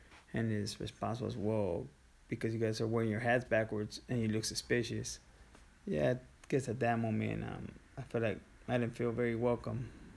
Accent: Chula Vista, California, United States; Well, I grew up in Chula Vista, off of Telegraph Canyon. I still remember that house.

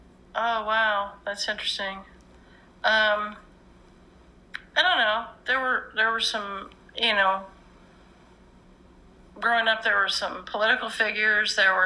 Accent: Houston, Texas, United States; also born or lived in Ohio; I was born in Ohio, but at 5, when my mother divorced my father, we moved to Houston. And so I spent from 5 years till 17 in Houston, Texas.

